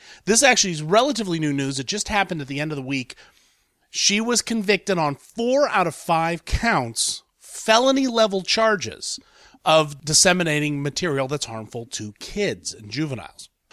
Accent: Columbus, Ohio, United States; I'm going to lead this off with a story in my backyard, Columbus, Ohio, my hometown where I live.

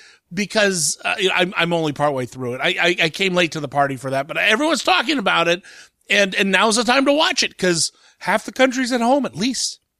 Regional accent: Columbus, Ohio, United States; And I'm not from Cleveland. I'm from Columbus, but my family's from Cleveland.

